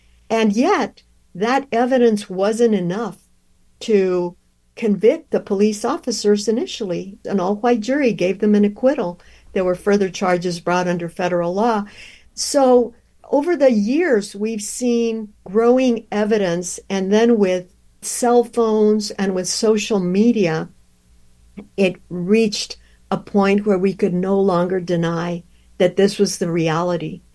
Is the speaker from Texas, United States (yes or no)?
yes; Alice, Texas, United States; The story is rooted in my own history, growing up in South Texas, in Alice, Texas, population 18,000. And when I was growing up, it was extremely segregated.